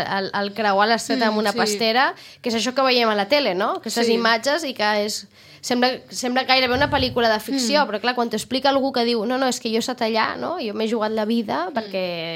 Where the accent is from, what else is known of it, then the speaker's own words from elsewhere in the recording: Sitges, Catalonia, Spain; Que jo he nascut aquí a Sitges amb els meus pares, no? O he visc aquí